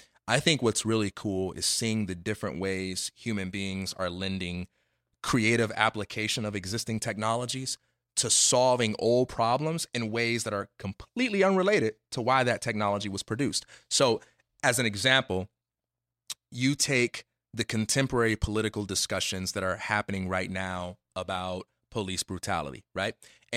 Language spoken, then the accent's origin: English; Chicago, Illinois, United States; So Chicago is home, man. So, you know, I grew up in the Michael Jordan era